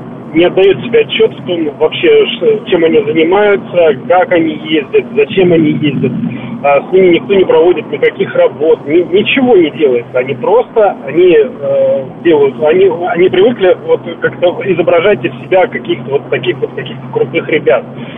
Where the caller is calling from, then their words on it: Krasnogorsk, Moscow Oblast, Russia; я из Красногорска. Я житель ЖК «Тетрис», он находится ровно в Павшино